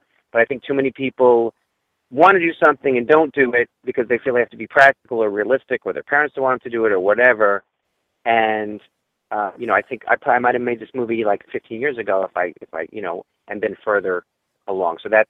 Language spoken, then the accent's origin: English; New York, United States; One, I want to shoot in New York, so that'll bring me back to my hometown and hopefully I can get people involved, friends from there involved in it, in that one.